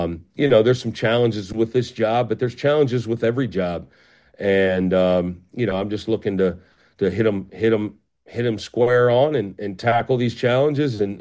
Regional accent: Canton, Ohio, United States; I was blessed. I grew up in Canton, Ohio. I played for a great high school coach.

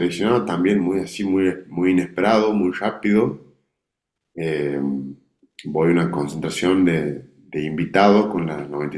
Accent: Santiago del Estero, Argentina; en mi familia, soy de Santiago del Estero, todos los domingos es folclore

